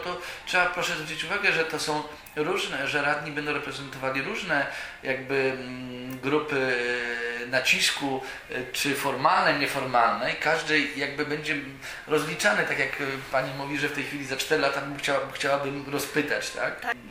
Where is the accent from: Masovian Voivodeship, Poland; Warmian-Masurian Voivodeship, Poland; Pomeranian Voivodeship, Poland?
Warmian-Masurian Voivodeship, Poland; Elbląg; Ja mówię to do pana jako Elblążanin. Ten obiekt zostanie w Elblągu.